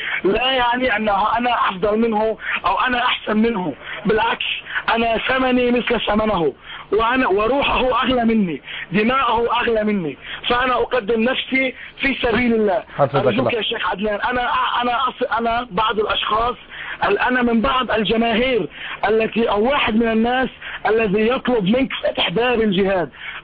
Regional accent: Syria; الأوضاع التي تحدث عندنا في سوريا

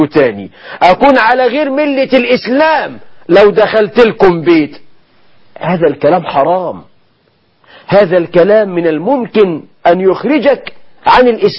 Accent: Egypt; وعندنا في مصر

